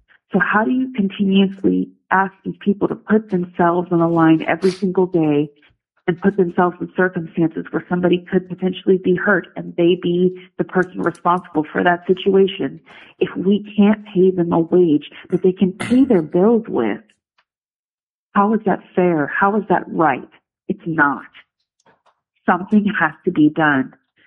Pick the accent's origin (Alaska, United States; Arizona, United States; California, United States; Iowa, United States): Alaska, United States; Anchorage; I am from the Anchorage area.